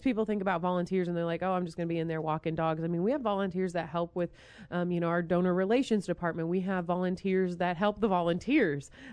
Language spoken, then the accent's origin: English; Colorado, United States; We're building some partnerships in Colorado, my hometown back home